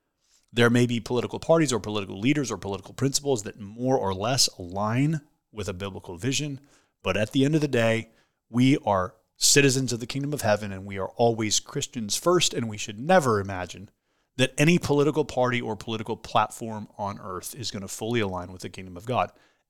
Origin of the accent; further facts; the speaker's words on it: United States; And the second thing that matters is I'm an American.